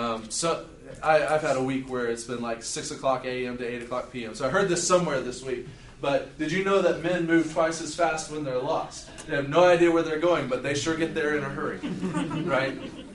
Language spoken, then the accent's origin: English; Dallas, Texas, United States; I come from Dallas, and I think y'all have us edged out there.